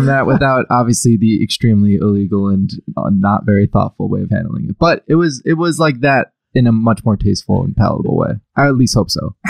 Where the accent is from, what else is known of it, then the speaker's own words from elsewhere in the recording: Chicago, Illinois, United States; And then I'm from Chicago, like I said. So like growing up, I played basketball.